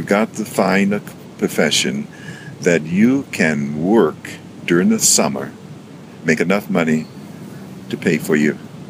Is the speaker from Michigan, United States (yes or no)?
no; Arkansas, United States; I was born in Arkansas. So I went to early school. I went to a school in Arkansas.